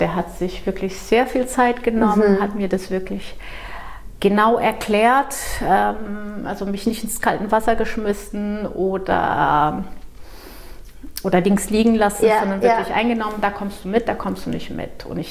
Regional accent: Brazil; now in Germany; Ich bin in Brasilien geboren, aufgewachsen.

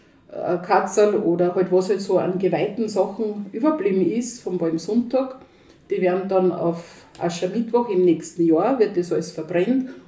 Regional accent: Lower Austria, Austria; Die Palmbuschen, wie bei uns daheim in Niederösterreich, hat man dann oben

